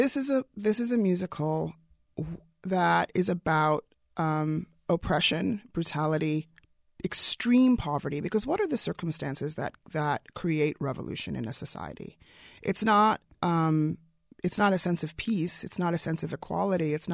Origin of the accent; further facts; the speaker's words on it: South Africa; I come from South Africa originally. I grew up during the apartheid era.